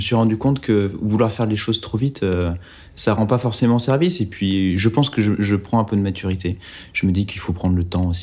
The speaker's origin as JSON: {"language": "French", "town": "Oyonnax", "region": "Auvergne-Rhône-Alpes", "country": "France", "tie": "born or raised there", "said": "Moi, je suis un petit gamin de la province. J'ai grandi à Oyonnax, dans l'Ain."}